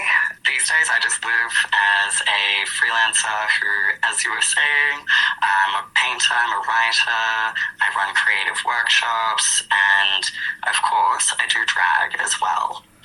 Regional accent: New South Wales, Australia; now in Melbourne, Australia; And I'm a Wurundjeri brother boy from around the Riverina area, but have been living in Nam on Eastern Kulin

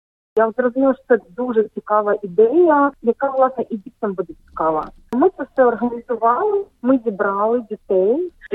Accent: Chernihiv Oblast, Ukraine; moved away as an adult; now in Australia; Я виросла в Чернігівській області, в маленькому містечку. В Австралії 2.5 роки.

